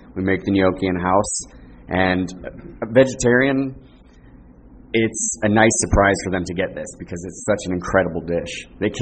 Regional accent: Naples, Florida, United States; Yes, I grew up in Southwest Florida.

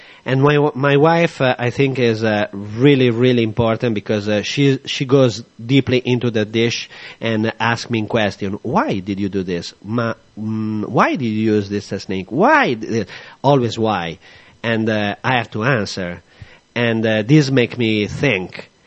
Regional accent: Modena, Emilia-Romagna, Italy; I'm from Modena

